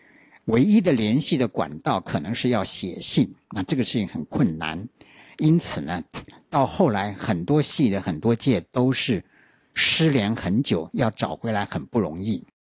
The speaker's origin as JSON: {"language": "Chinese", "country": "Taiwan", "also_born_or_lived": "Taipei", "said": "我是从南部来的，所以呢我住在宿舍里面"}